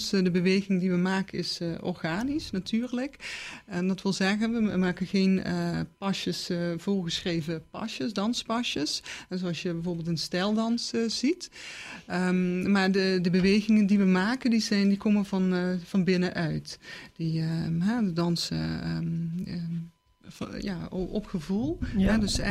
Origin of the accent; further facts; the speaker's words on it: Limburg, Netherlands; accent: Limburg; now in Weesp, Netherlands; 39 jaar. Ik woon ruim 5 jaar in Weesp. Ik heb een Limburgse achtergrond. Dat hoor je wel in mijn accent, denk ik.